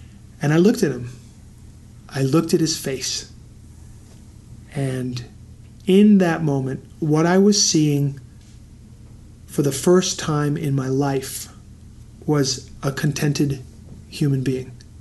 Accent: New York City, New York, United States; You know, I grew up in New York City and I'm a little bit cynical

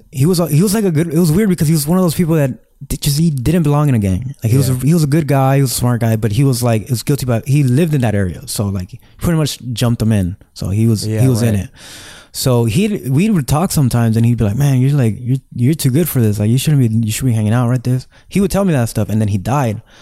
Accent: Los Angeles, California, United States; I grew up right here in Echo Park, you know. So it wasn't the Echo Park you see now.

